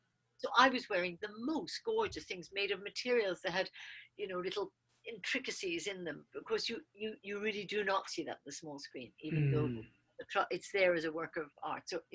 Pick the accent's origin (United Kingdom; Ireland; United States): Ireland; Cork, Munster; You know, I was brought up in Cork